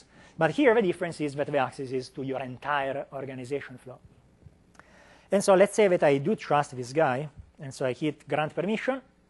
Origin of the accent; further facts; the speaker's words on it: Italy; And a small aside, that's a picture of my hometown in Italy.